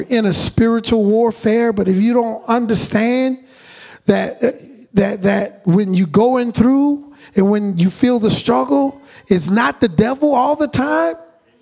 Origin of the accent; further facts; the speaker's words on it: New Orleans, Louisiana, United States; When I was growing up, I grew up in New Orleans, and in New Orleans, you know, we believe in spirits.